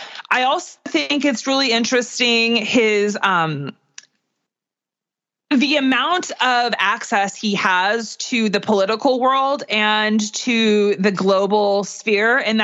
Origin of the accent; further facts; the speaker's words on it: California, United States; which even as a Californian, I had been memory wiped of for a minute in reviewing this.